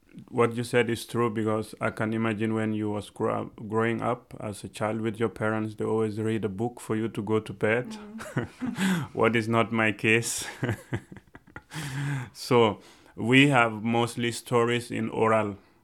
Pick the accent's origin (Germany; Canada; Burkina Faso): Burkina Faso; now in Austria; I'm from Burkina Faso in the Sahel region in West Africa and living in Austria since a couple of years.